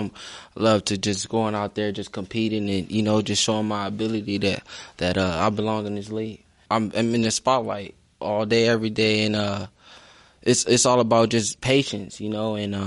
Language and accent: English; Los Angeles, California, United States; Do I love football? I'm from South Central Los Angeles. Football is everything to me.